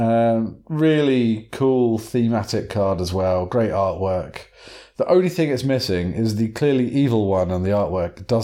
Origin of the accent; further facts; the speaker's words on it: England, United Kingdom; I mean, I had as much consciousness about it as what an English person can have.